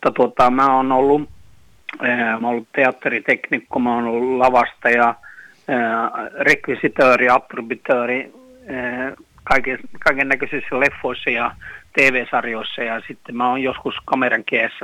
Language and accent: Finnish; Kinnula, Central Finland, Finland; now in Stockholm, Sweden; 69 tultiin Kinnulasta Torshellaan ja tuolla Eskilstunnan vieressä. Nyt mä oon kyllä asunut Tukholmassa melkein 30 vuotta.